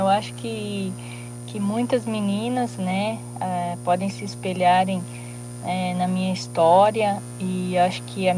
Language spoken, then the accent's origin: Portuguese; Santo Ângelo, Rio Grande do Sul, Brazil; futsal da cidade, de Santo Ângelo, que é a minha cidade natal